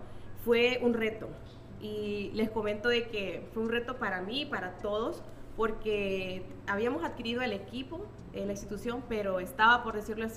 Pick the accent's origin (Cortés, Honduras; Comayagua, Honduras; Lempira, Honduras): Cortés, Honduras; San Pedro Sula; y sí, es correcto, vengo desde San Pedro Sula.